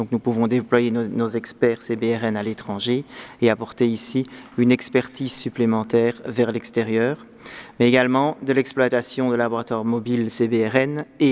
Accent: Belgium; chez nous, en Belgique.

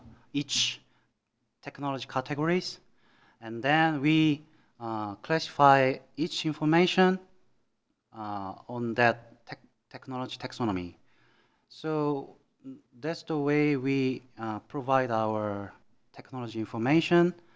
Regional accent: South Korea; Actually, I'm from South Korea

